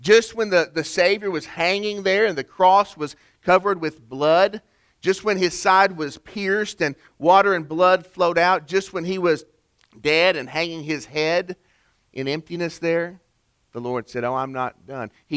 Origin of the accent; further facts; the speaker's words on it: Tennessee, United States; I'm from Tennessee and you're nodding your head, Wyatt, I see.